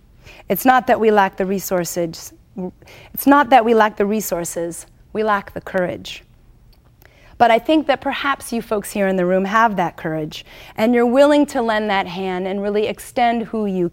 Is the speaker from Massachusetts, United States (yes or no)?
yes; Massachusetts, United States; maybe between, you know, New York and my home state of Massachusetts, or maybe at the U.S. border?